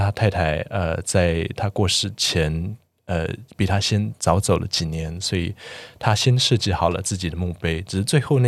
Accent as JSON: {"language": "Chinese", "country": "Taiwan", "said": "我们四位来自台湾的建筑人，"}